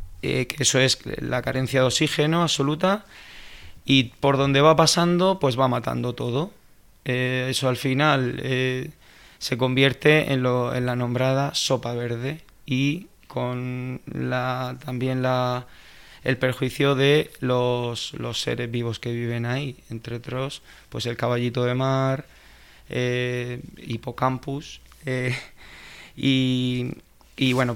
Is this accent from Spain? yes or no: yes; Spain; yo vengo del sureste de España